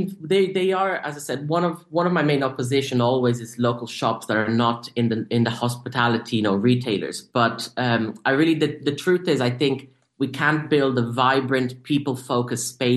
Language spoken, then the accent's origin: English; Dublin, Leinster, Ireland; moved away; I grew up in Dublin and then I moved to London and I've traveled a bit for work.